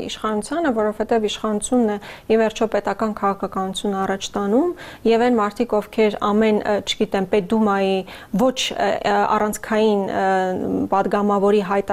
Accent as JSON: {"language": "Armenian", "region": "Syunik", "country": "Armenia", "said": "ես ինքս Սյունիքից եմ"}